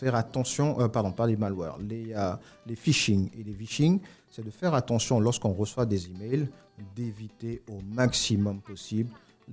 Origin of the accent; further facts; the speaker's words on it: Côte d’Ivoire; moved away; c'était le premier retour chez moi en Côte d'Ivoire.